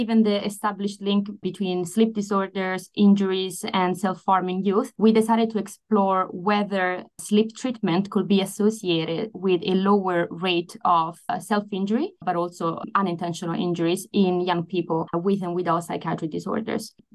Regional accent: Italy; now in Stockholm, Sweden; I come originally from Italy. At the moment, I live in Stockholm in Sweden. I've been living here for the past 6 years.

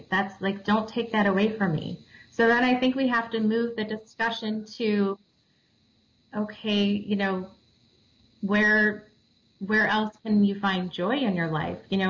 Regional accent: North Olmsted, Ohio, United States; I grew up in North Olmsted, Ohio, born and raised, Cleveland area, on the west side.

